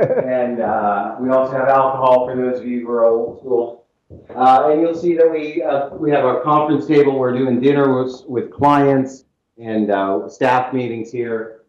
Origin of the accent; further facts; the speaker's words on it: Indiana, United States; also born or lived in New York City; I grew up in Indiana. Certainly back there, the story is all about hemp. I spent many years in New York City.